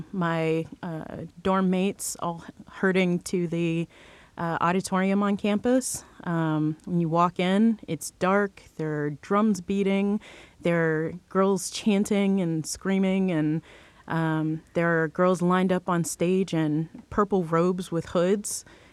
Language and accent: English; the South, United States; I grew up in the South, I mean, it's Ku Klux Klan, this is not hard to put together